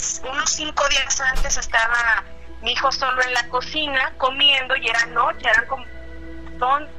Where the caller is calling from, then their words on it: Mexico City, Mexico; Soy de Ciudad de México, pero ahorita estoy en la ciudad de Zacatecas.